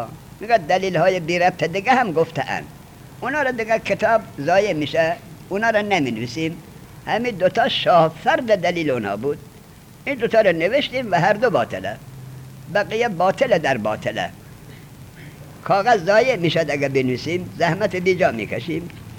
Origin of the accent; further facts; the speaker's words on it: Ghazni, Afghanistan; من که گفتم من از غزنین هستم